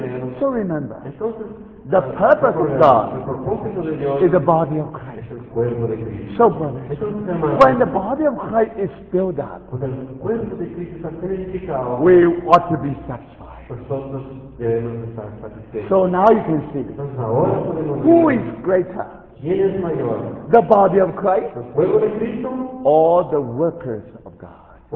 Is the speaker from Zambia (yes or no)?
no; China; English is a second language; I came from China.